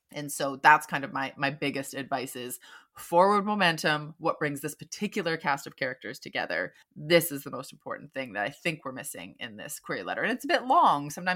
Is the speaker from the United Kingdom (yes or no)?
yes; United Kingdom; now in San Francisco, United States; I'm a British writer and social media marketer living and working in San Francisco, which I've called home since 2014.